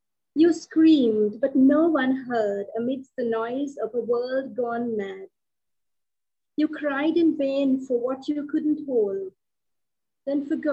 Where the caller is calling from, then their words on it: Sri Lanka; I'm calling from Sri Lanka. It's 2 a.m. in the morning.